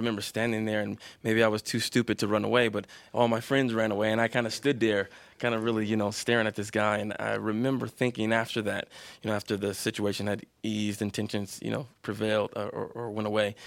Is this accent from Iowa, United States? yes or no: no; Michigan, United States; I'm from Michigan.